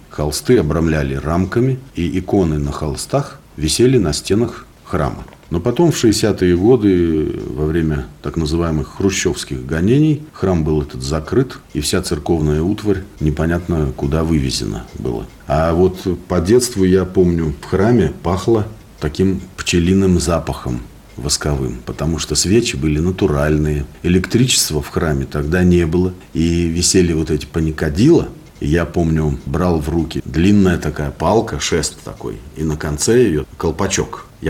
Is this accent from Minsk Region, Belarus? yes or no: yes; Minsk Region, Belarus; born there; moved away as an adult; also born or lived in Moscow; В Белоруссии я родился. Родился в Минской области. Студенческие мои годы прошли в Москве. Потом я работал в научно-исследовательском институте в Москве, в космической отрасли.